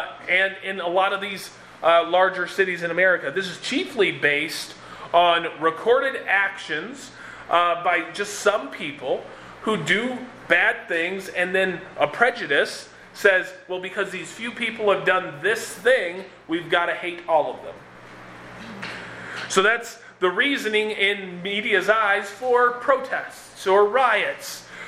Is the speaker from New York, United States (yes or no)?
no; Minneapolis, Minnesota, United States; now in Bly, United States; I grew up in Minneapolis, so a trip to Klamath Falls is like, oh, home. Or at least a small version of home.